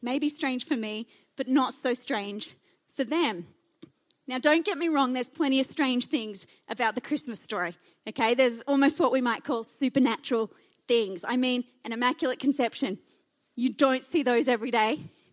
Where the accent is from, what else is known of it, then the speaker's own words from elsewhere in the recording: Oatley, New South Wales, Australia; I grew up in Sydney, and I grew up, in Sydney, but it's like a town that feels like a country town in the middle of Sydney. It's a little town called Oatley, and one of those places where kind of everyone knows everyone.